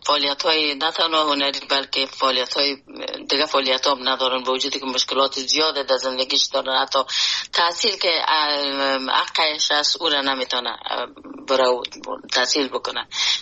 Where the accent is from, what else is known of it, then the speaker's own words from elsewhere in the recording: Afghanistan; moved away; خود اجتماعی افغانستان که در اوج بزرگ شدیم، در اوج کار کردیم